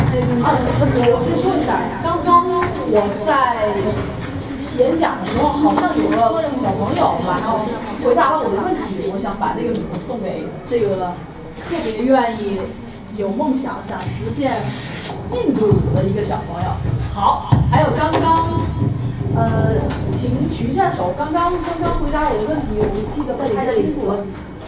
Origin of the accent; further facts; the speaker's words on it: Beijing, China; 北京，我来自北京，一直生活在北京。